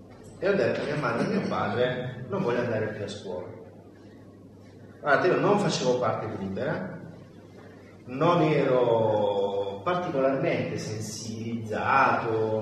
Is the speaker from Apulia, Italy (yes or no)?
yes; Foggia, Apulia, Italy; vengo da Foggia, tra l'altro, dove si terrà il prossimo 21 marzo di Libera. Foggia è una città molto difficile, complessa. Io venivo da una periferia di questa città.